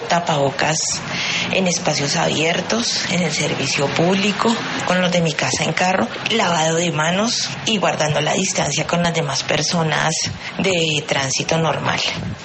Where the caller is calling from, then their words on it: Bogotá, Colombia; de Bogotá.